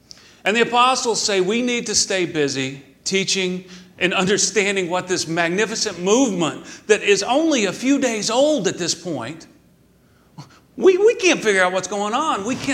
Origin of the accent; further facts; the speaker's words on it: Texas, United States; that I didn't have the same value system that maybe he had, the rural part of being a Texan that he knew, that I was one of them.